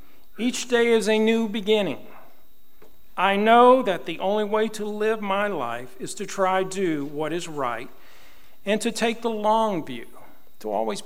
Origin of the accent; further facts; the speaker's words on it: Kentucky, United States; it was big news in where I grew up because he only lived 30 miles from my hometown in Kentucky. So it was big news around the town.